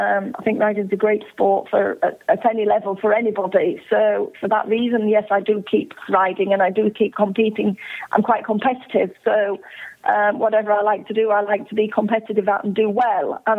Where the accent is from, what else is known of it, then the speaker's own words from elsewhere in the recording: Ireland; I do obviously particularly like the Irish horse and try to source and sell as many Irish horses as possible, because the Irish horse do tend to be, well, we're the top in the world for event horses and have been for a long time.